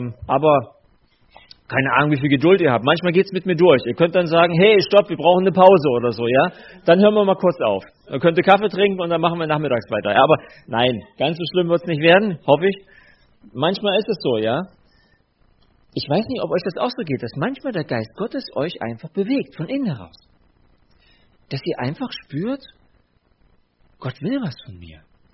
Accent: Burkau, Saxony, Germany; Also ich komme aus Burkau, das ist auch so in der Nähe von Bülau und noch ein Stückchen weiter Richtung Bautzen, also zwischen Dresden und Bautzen, aber nicht weit weg.

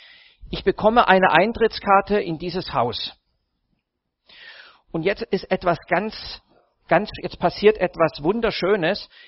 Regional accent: Baden-Württemberg, Germany; Als Schwabe spart man sich das Geschenkpapier.

